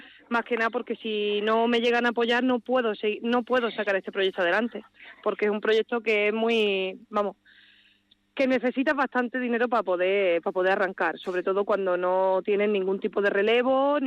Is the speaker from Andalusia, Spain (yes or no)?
yes; Cádiz, Andalusia, Spain; porque yo soy de Cádiz, entonces claro, aquí familia no tengo